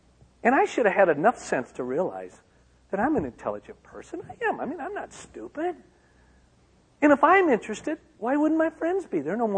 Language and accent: English; Union City, Michigan, United States; That man was my father. Because growing up in Union City, Michigan, he was the town drunk.